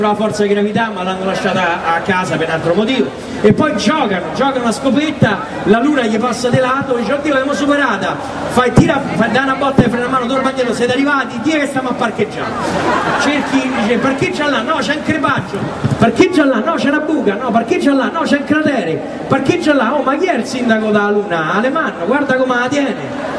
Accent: Rome, Lazio, Italy; Questa è una riflessione che ho pensato da romano.

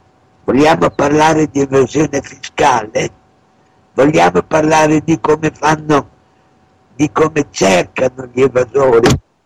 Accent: Bologna, Emilia-Romagna, Italy; Io sono bolognese

